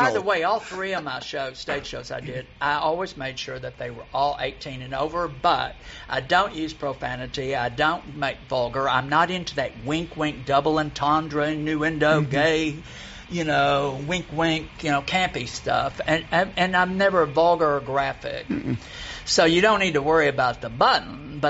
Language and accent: English; Dallas, Texas, United States; Dallas is my hometown in Texas.